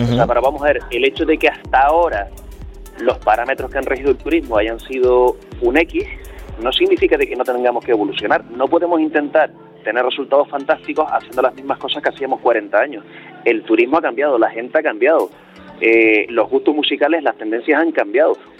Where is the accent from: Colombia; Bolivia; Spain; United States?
Spain; Canary Islands; No olvidemos que Canarias tenemos cierta fama de que somos casi latinos, aunque no sea así